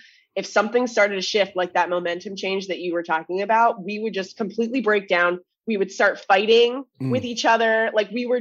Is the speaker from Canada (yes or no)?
yes; Orono, Ontario, Canada; I am from this very, very small town, like 2.5 hours outside of Toronto. Mm-hmm. I grew up on 46 acres of land.